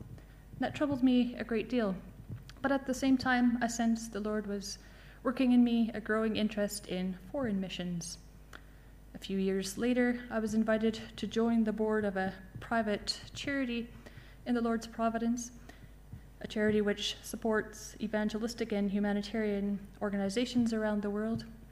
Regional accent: Canada; I'm from Canada. I was raised in quite a religious household

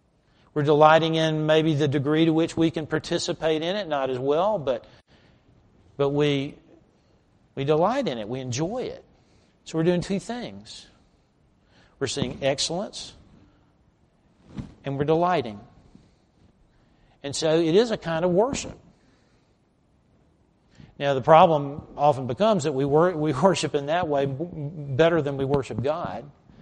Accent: the South, United States; And today, you know, I came from the South.

